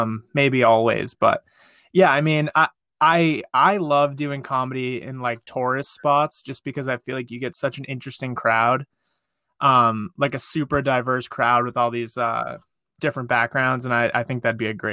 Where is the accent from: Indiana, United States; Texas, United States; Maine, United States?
Maine, United States; now in Los Angeles, United States; I'm from Maine and I went to school in New York.